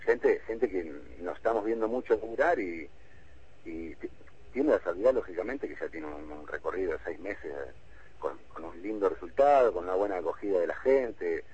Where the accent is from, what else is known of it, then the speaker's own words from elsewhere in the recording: La Plata, Buenos Aires Province, Argentina; yo soy de La Plata